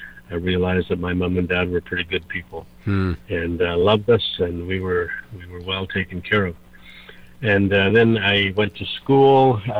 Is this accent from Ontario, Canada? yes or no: no; British Columbia, Canada; born there; Well, I was born in British Columbia, born to a Christian family, grew up loving the Lord, knowing the Lord, went to a Christian school.